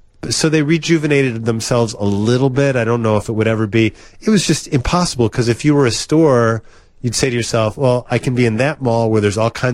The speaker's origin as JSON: {"language": "English", "town": "Oak Forest", "region": "Illinois", "country": "United States", "tie": "born or raised there", "said": "In Orland Park, which was two suburbs, when I grew up in Oak Forest, it was Oak Forest and Tinley Park and then Orland, and they built Orland Square."}